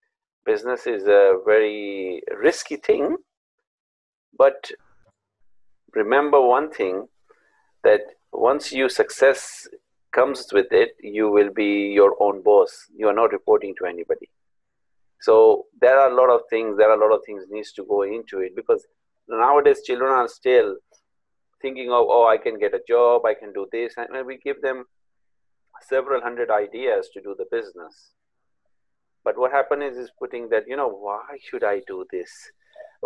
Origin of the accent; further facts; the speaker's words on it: Pakistan; moved away; I was brought up in Pakistan. I came to this country in 1996.